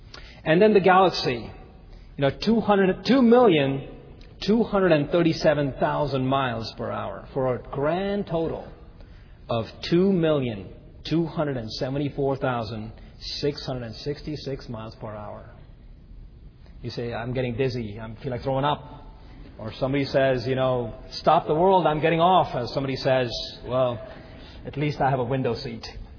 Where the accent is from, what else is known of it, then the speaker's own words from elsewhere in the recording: India; I come all the way from India, and there's not a single person here who's willing to comply.